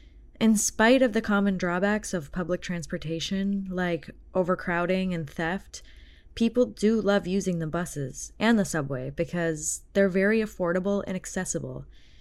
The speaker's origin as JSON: {"language": "English", "country": "China", "tie": "born or raised there", "second_language": "English", "said": "But as far as I know, the scale and speed of development of my hometown's metro system is crazy fast. And I assume most big cities in China are the same."}